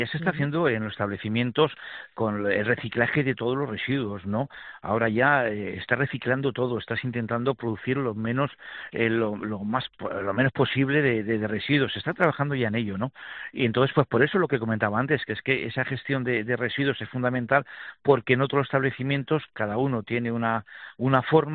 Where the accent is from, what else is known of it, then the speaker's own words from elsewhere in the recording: Valladolid, Castile and León, Spain; soy de Valladolid también.